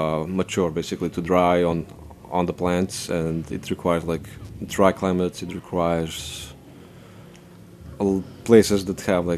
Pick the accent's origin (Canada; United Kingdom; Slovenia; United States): Slovenia; English is a second language; So I'm originally from Slovenia. Tiny country, center of Europe, so basically south of Austria, east of Italy, a lot of like Central European influences, so like Austrian, German food.